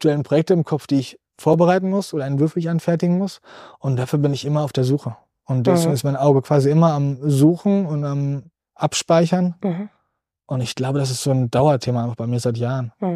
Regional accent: Bielefeld, North Rhine-Westphalia, Germany; ich bin ein Bielefelder

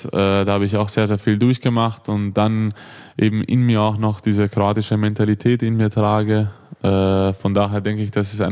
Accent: Vienna, Austria; born there; Ich bin ja eigentlich in Wien geboren

